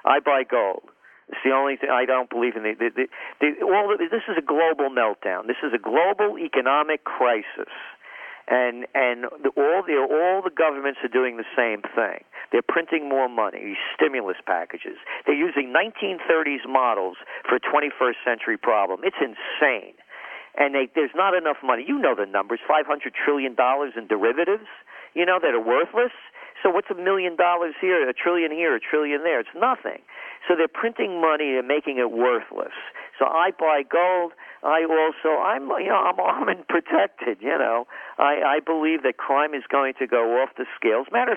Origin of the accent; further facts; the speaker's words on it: New York, United States; You know, I'm a New Yorker. I know this terrain like the back of my hand